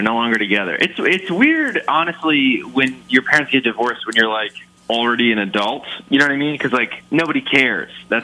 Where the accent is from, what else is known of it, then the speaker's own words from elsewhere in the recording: Gettysburg, Pennsylvania, United States; So I grew up in Gettysburg, Pennsylvania.